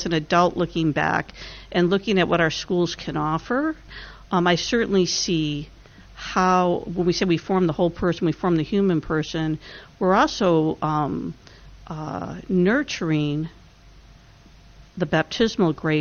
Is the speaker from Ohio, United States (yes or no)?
no; Detroit, Michigan, United States; moved away; also born or lived in Texas; And I said, well, I grew up in the Archdiocese of Detroit.